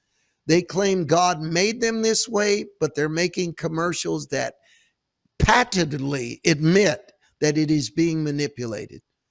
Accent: San Francisco, California, United States; also born or lived in Oakland; because I grew up in San Francisco, but I also lived in Oakland.

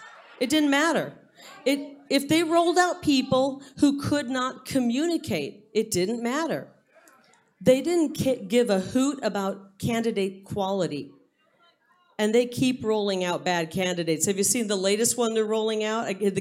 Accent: Arizona, United States; We can handle the heat. We're from Arizona.

